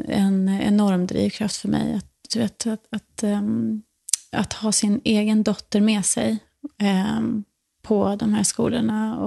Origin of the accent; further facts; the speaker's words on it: Porrösta, Skåne, Sweden; har jag flyttat sedan 1,5 år tillbaka till för att ta över gården där jag växte upp. Som heter Porrösta, ligger norr om Österlen.